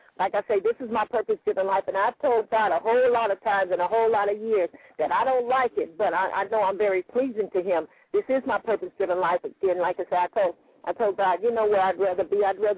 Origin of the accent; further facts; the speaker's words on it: Compton, California, United States; The reason it's based in Compton, well, I was born and raised in Compton … I am, and also yes, indeed, the CPT.